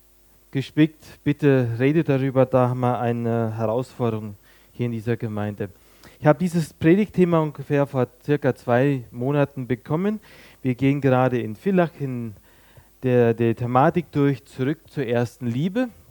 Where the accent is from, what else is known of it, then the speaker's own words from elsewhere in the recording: Germany; ich wollte eigentlich zu Hause sein, bei meiner Heimatgemeinde in Deutschland